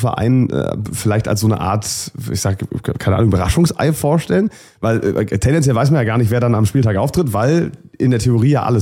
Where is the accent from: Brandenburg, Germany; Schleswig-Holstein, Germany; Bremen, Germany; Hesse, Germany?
Brandenburg, Germany; Potsdam; Wir als Potsdamer sagen top